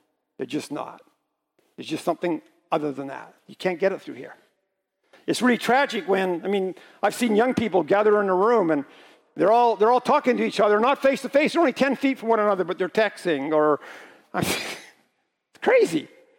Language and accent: English; Flin Flon, Manitoba, Canada; I grew up in Flin Flon. You know where that is. I'm a Manitoba boy. I was born and raised in Flin Flon. And Linda and I both came from there.